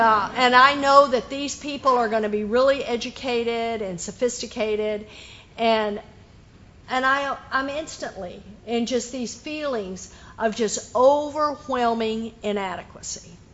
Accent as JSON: {"language": "English", "region": "Texas", "country": "United States", "tie": "born or raised there", "said": "I'm a Southern girl. I was born and raised in Texas. I am a Southern girl."}